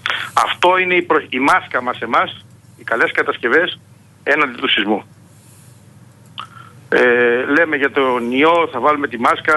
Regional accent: Kalamata, Peloponnese, Greece; Σαν καταγόμενος από τη Μάνη στην πατρίδα μου στην Καλαμάτα το 86, νέος επιστήμονας τότε

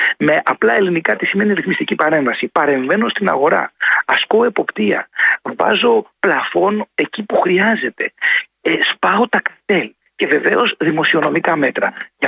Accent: Kefalonia, Ionian Islands, Greece; Θερμές ευχές έρχονται από το νησί μου, την Κεφαλονιά.

